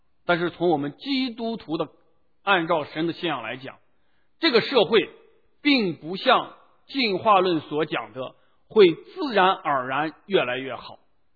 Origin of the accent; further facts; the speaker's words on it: China; 这一点对我们中国人来讲其实是一个功课啊，西方人可能在这方面和我们有一些不大一样啊